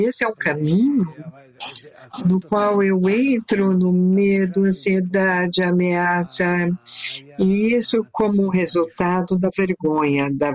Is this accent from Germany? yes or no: no; Italy; now in Petah Tikva, Israel; Eu sou italiana e vivo em Petah Tikva.